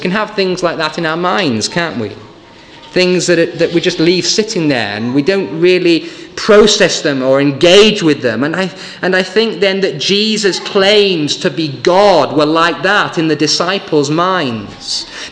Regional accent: Yorkshire and the Humber, United Kingdom; Growing up in North Yorkshire, I always found it very strange that Ripon was a city. Ripon was a tiny place.

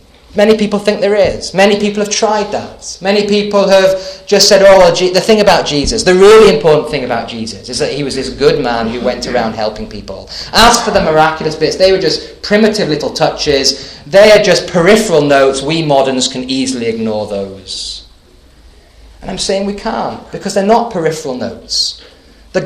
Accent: Thirsk, Yorkshire and the Humber, United Kingdom; When I was a boy growing up in Thirsk, at our local swimming pool

